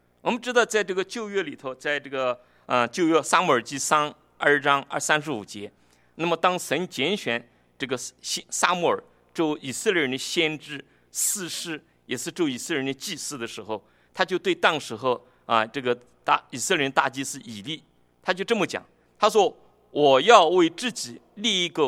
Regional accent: China; 我们中国人常说受人之托忠人之事

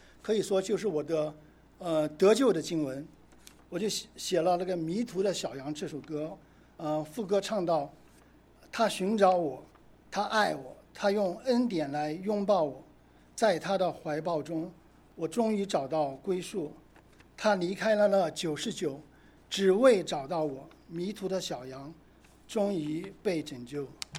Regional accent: Nanjing, Jiangsu, China; 然后我是江苏南京人

